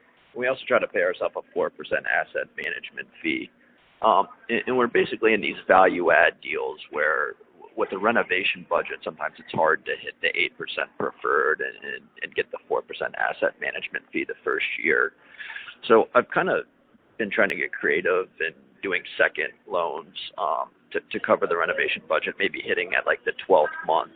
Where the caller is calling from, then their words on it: Washington, District of Columbia, United States; I'm calling from Washington, D.C.